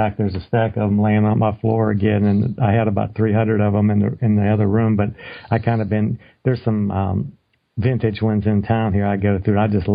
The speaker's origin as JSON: {"language": "English", "town": "Pittsburgh", "region": "Pennsylvania", "country": "United States", "said": "in 72 when this came out, we're from the Pittsburgh area"}